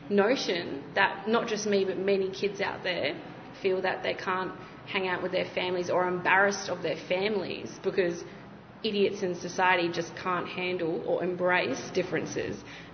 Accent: Perth, Western Australia, Australia; growing up in Perth, and how a lot of the racial slurs or incidents that happened as a kid, I didn't really understand until I grew up

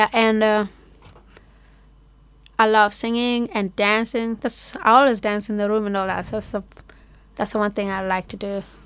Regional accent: Sudan; I'm from Sudan.

